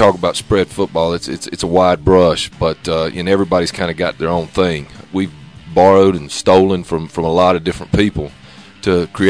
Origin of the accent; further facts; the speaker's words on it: North Carolina, United States; I'm from North Carolina. I'm I'm from Catawba County. Went to high school at Newton Conover High School.